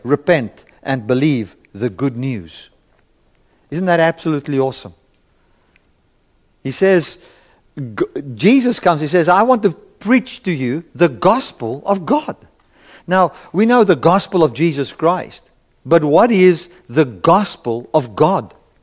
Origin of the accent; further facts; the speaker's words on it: South Africa; I come from South Africa, and all of you know